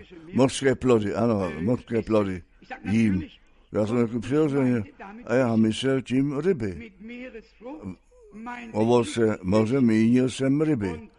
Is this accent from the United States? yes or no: no; France; Czech is a second language; Já jsem Francouz, já jsem katolik a já jsem ateist.